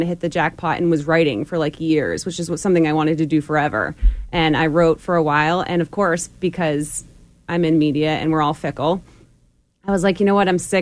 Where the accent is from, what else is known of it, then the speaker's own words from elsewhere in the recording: New England, United States; I grew up in New England. I grew up a Patriots fan.